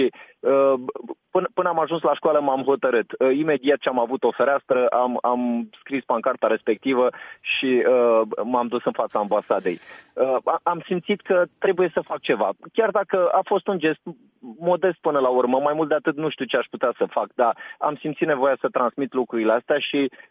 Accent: Moldavia, Romania; Eu sunt moldovean și sunt mândru de asta și vă fac o mărturisire. Așa. În orele mele de istorie, da, mă trezesc uneori când mă ia pe mine valul și povestitul că revin la accentul meu natural

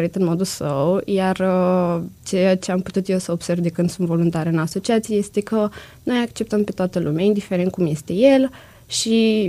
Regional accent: Roman, Neamț County, Romania; Eu sunt din Roman.

